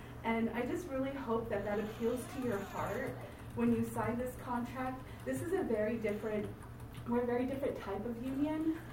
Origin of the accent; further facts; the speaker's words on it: California, United States; So I'm from Trinity County.